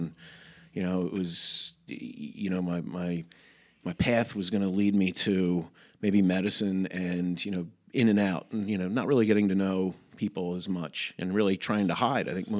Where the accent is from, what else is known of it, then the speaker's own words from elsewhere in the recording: Princeton, United States; now in Rehoboth, United States; I was born and raised in Princeton, and I've been around the country a little bit, working here and there, and I've been in Rehoboth for 15 years.